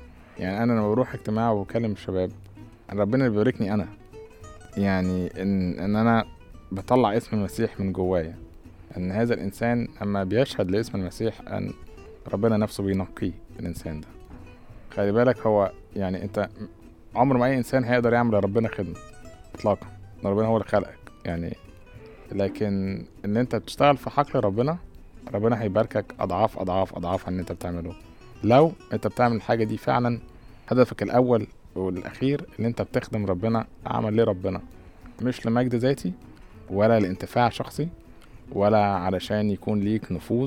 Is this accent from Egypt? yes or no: yes; Egypt; وأنا مصري قوي قوي قوي وبحب بلدي جدا ومصري حتى النخاع.